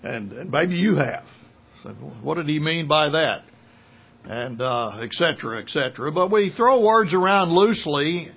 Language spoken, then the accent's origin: English; Plainview, Texas, United States; grew up in the panhandle of Texas, and if you know anything about the panhandle of Texas, in fact, I grew up in Plainview, Texas, and the name is Plainview for a reason.